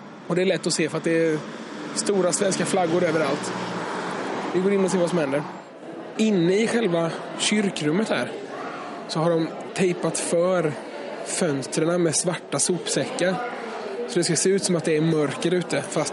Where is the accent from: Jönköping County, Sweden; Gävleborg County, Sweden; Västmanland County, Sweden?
Jönköping County, Sweden; Jönköping; Och då var det några som frågade om inte jag kom från Jönköping. Och jo, det gör jag ju, sa jag.